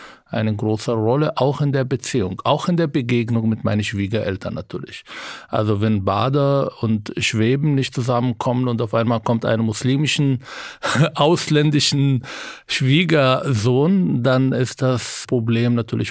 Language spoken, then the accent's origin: German; Israel; Ich bin in Israel aufgewachsen, als arabischer Israeli.